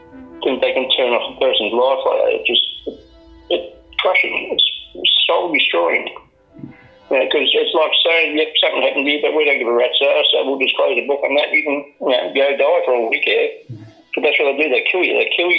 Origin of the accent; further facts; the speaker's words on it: Sydney, New South Wales, Australia; I grew up in the Bankstown, Punthwell area of Sydney.